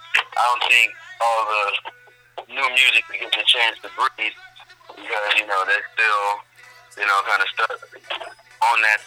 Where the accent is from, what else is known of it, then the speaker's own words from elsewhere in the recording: Houston, Texas, United States; I'm from here, man. I'm from Houston, Texas, man. I grew up in an area called the West End